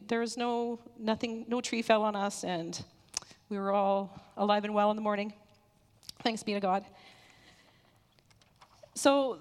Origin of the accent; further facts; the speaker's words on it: Medicine Hat, Alberta, Canada; I grew up in Medicine Hat area, and so we got some pretty wild storms down there.